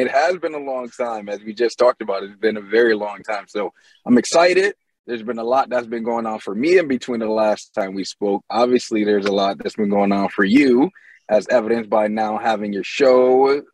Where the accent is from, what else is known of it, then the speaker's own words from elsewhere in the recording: Syracuse, New York, United States; also born or lived in Buffalo; I do relationship coaching. I do life coaching. I'm from Syracuse, New York. I lived in Buffalo, how I met Superstar as I was working with her.